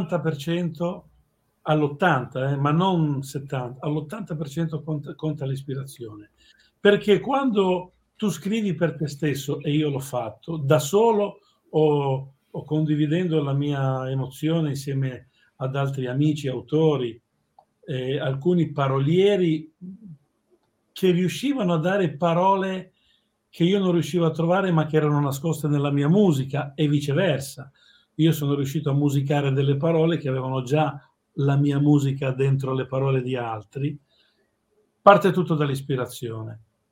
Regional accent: Liguria, Italy; per tutti noi che siamo cresciuti in Liguria e in qualche maniera ci sentiamo schivi, ma al tempo stesso anche fieri, no? di essere cresciuti in questa

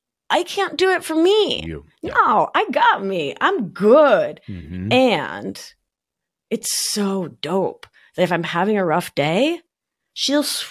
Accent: Buenos Aires, Argentina; now in New York, United States; I mean, I'm a New Yorker from Buenos Aires. Speed is in my brain.

